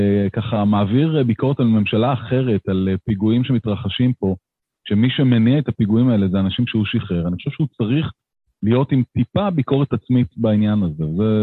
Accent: Ness Ziona, Central District, Israel; נכון, גדלתי בנס ציונה

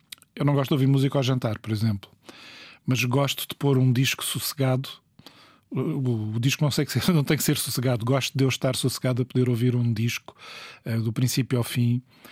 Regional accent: Portugal; nós somos portugueses, temos orgulho em ser portugueses, temos uma história e temos orgulho nela.

